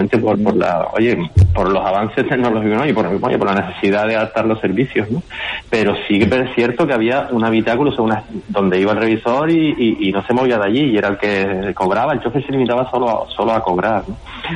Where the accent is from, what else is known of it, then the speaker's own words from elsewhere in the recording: Telde, Canary Islands, Spain; siempre he vivido en Telde